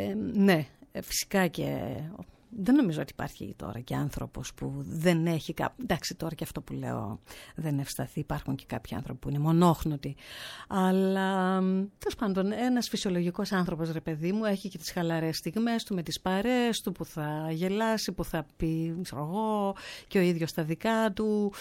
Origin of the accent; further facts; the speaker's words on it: Eastern Macedonia and Thrace, Greece; η καταγωγή μου είναι από τον Εύρο, από ένα χωριό της επαρχίας Δημοτήχου.